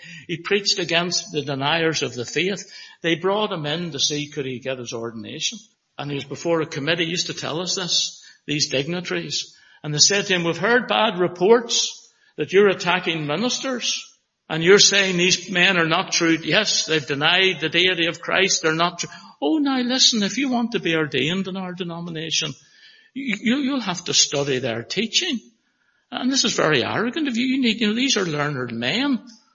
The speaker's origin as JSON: {"language": "English", "region": "Northern Ireland", "country": "United Kingdom", "moved": "yes", "said": "he found out I was from Northern Ireland, he was great."}